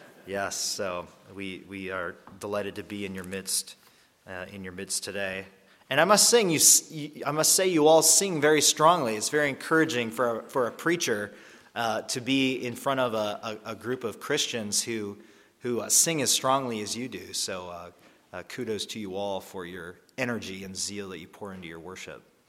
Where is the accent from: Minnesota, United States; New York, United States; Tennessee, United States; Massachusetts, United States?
Minnesota, United States; now that I'm a Minnesotan again, I grew up here in the state, but now that I moved back, I have to find a way to enjoy winter again, right?